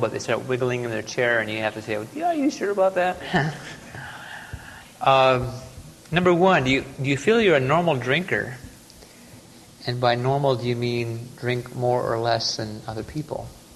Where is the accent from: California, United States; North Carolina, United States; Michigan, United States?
Michigan, United States; Well, one of the very widely used tests comes from my home state of Michigan.